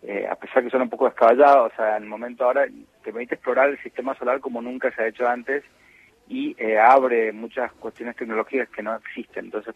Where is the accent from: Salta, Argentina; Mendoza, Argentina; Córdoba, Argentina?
Mendoza, Argentina; yo soy de Mendoza.